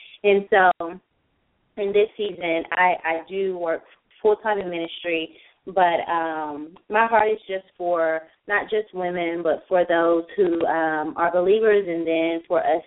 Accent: Longview, Texas, United States; I grew up in East Texas, Longview, Texas, and born and raised there, went to high school there.

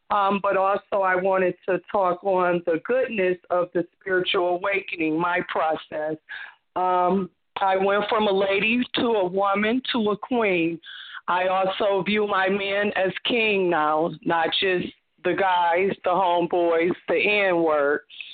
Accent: Ohio, United States; Like Mr. Rose said, we're from Ohio. We only have one county.

